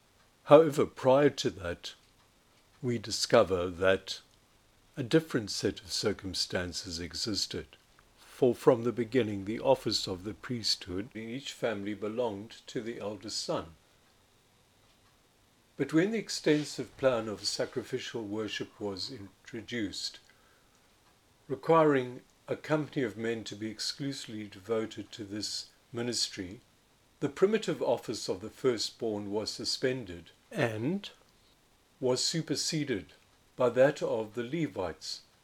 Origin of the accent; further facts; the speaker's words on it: Johannesburg, Gauteng, South Africa; born there; as my mother's firstborn, had a Pidyon Haben performed for me when I was born in Johannesburg.